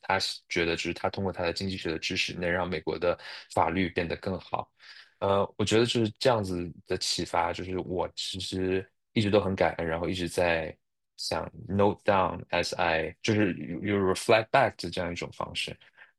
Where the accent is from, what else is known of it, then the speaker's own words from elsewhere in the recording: China; 我跟他说我来自中国